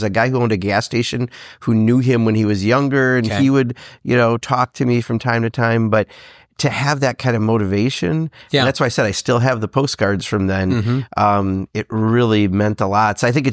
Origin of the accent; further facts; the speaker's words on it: Kenosha, Wisconsin, United States; from my hometown of Kenosha was Norm Nielsen.